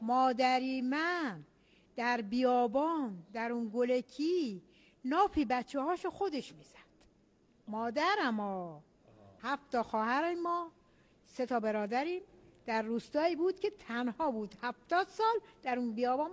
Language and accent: Persian; Iran; ما ایرانیم، ما ایرانیم، بهترین ایران داریم